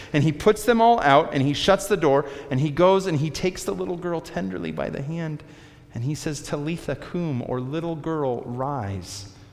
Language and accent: English; Illinois, United States; In Illinois, growing up in Illinois, open caskets funerals are very common